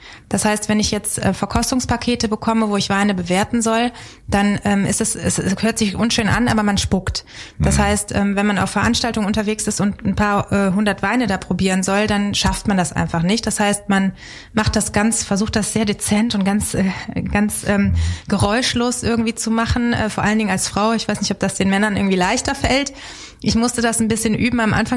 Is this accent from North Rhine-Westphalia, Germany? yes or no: no; Linz am Rhein, Rhineland-Palatinate, Germany; born there; Ich komme ja aus Linz am Rhein gebürtig, das ist da, wo die A in den Rhein mündet. Genau, Mittelrhein liegen wir mittendrin im Anbaugebiet